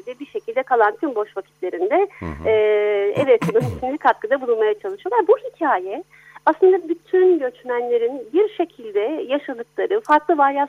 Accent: Istanbul, Turkey; also born or lived in Dortmund, Germany; Almanya tamam, ben Almanya'da doğdum, Dortmund'da doğdum. Sonra Türkiye'de büyüdüm, ben İstanbul'da büyüdüm.

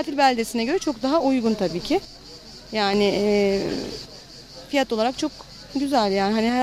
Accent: Abana, Kastamonu, Turkey; Biz küçüklüğümüzden beri her yıl Abana'ya geliyoruz. Ben hem buralıyım.

